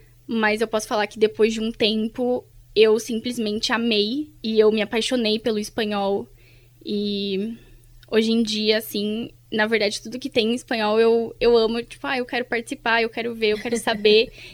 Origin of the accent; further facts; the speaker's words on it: Brazil; eu sou do Brasil